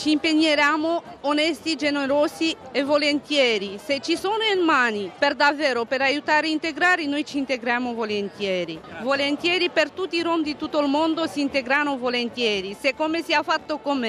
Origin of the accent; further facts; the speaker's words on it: Romania; now in Milan, Italy; Io sono una rom … vengo dalla Romania, abito a Milano